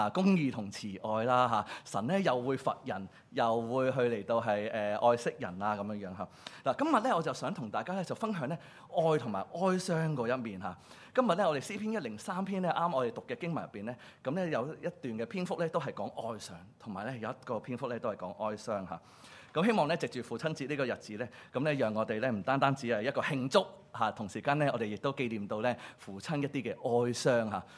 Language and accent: Cantonese; Guangdong, China; 咁我哋廣東人咧就分得幾出嘅。